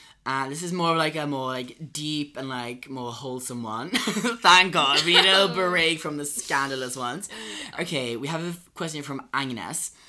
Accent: Sweden; English is a second language; now in London, United Kingdom; before I moved from Sweden, I was always quite sad, like, okay, well, I'll, like, move to London and find, like, an English boy here

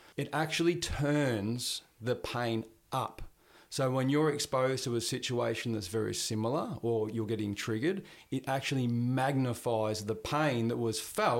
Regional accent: Victoria, Australia; I grew up in Victoria.

